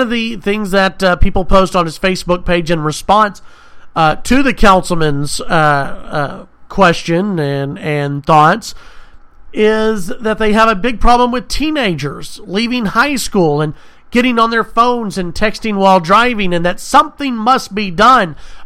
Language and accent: English; Texas, United States; My hometown, back in the Dallas-Fort Worth area, they passed a law banning texting while driving.